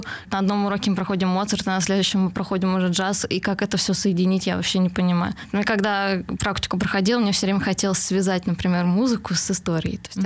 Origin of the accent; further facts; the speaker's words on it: Moscow, Russia; born there; Ну, я вообще родилась в Москве.